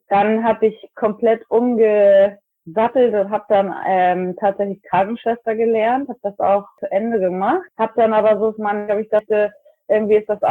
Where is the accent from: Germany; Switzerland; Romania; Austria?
Germany; Northern Germany; accent: northern German; moved away as an adult; now in United States; ich bin 38. Ich komme ursprünglich ganz aus dem Norden Deutschlands. Das kann man sicherlich auch an meinem schönen nordischen Akzent hören. Und ich lebe jetzt seit etwas über 6 Jahren in Florida.